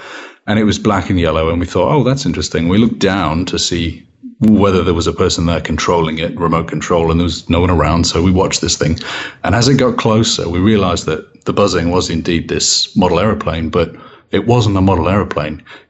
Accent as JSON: {"language": "English", "region": "England", "country": "United Kingdom", "tie": "born there", "said": "Well, I mean, I was born in England, and I believe it's considered one of the most haunted countries on the planet."}